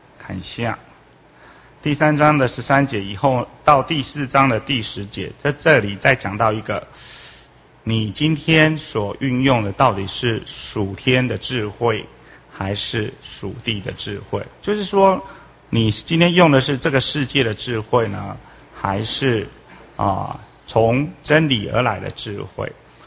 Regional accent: China; 如果像我们中国人这么样勤劳

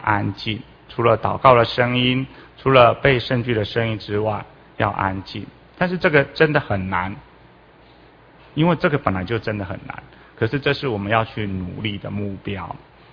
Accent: China; 如果像我们中国人这么样勤劳

